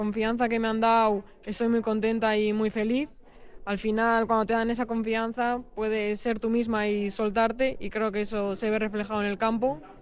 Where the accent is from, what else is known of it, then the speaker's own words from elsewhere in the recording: Bilbao, Basque Country, Spain; siendo bilbaína y siendo del Athletic de toda la vida